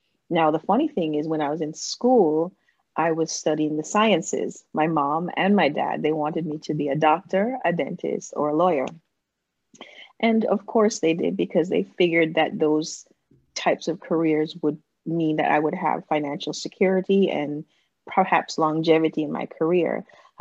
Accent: Jamaica; as I was growing up in Jamaica and watching her as a single mom, she was always on the grind.

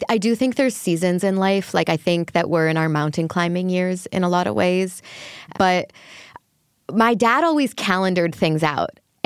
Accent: Chicago, Illinois, United States; Shameless? I watch because I'm from Chicago.

